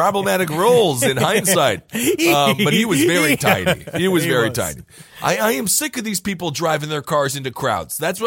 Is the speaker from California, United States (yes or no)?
no; Wisconsin, United States; When I was growing up in Wisconsin, they didn't even let us know.